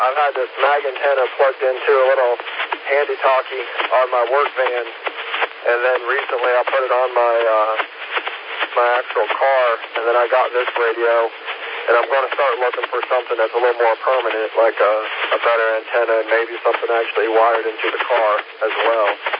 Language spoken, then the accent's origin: English; Williamston, South Carolina, United States; And I'm from Williamston down here in South Carolina.